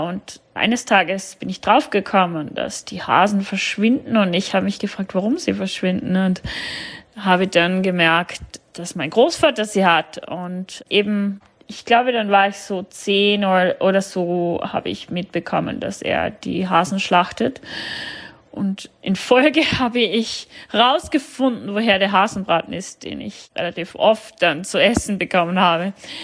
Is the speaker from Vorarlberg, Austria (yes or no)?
yes; Vorarlberg, Austria; now in Germany; ich bin 39 Jahre alt und bin aufgewachsen in Österreich, was man wahrscheinlich noch ein bisschen hört, in der Nähe vom Bodensee.